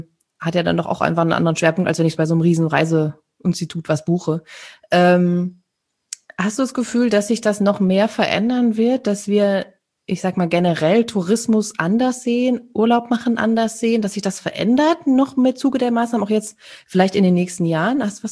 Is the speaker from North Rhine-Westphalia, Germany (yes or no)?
yes; North Rhine-Westphalia, Germany; Also wir kommen ja aus dem Sauerland